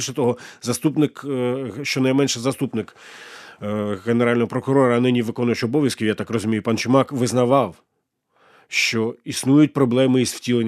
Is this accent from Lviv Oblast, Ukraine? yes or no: no; Cherkasy Oblast, Ukraine; Коли і на моїй рідній Черкащині те саме, що і в місті Києві, в столиці України